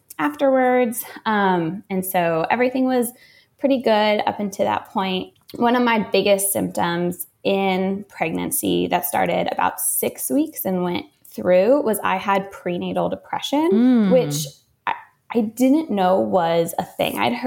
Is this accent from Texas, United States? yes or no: yes; Texas, United States; So I am born and raised in Texas, still live here now, love it.